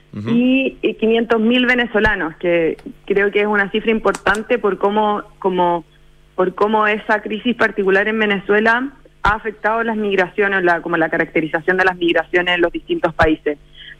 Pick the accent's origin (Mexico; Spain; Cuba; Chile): Chile